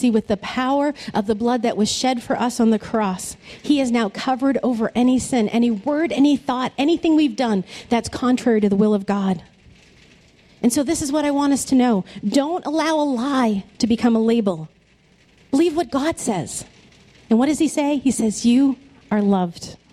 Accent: Lowell, Massachusetts, United States; I grew up in Lowell, and we were very poor. And because of that, we moved neighborhood to neighborhood.

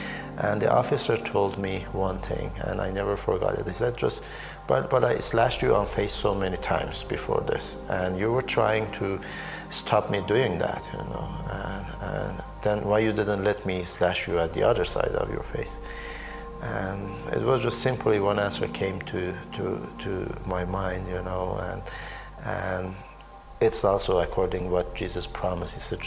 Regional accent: Iranian Azerbaijan, Iran; English is a second language; I am from the Azerbaijani part of country of Iran.

